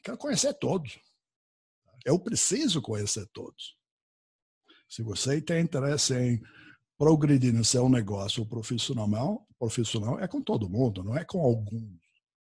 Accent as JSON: {"language": "Portuguese", "country": "United States", "second_language": "Portuguese", "lives_now": "Brazil", "said": "sou americano, sou um cara diferente. Então, todo mundo, é um gringo, pronto. Então, tem que assumir que sou um gringo"}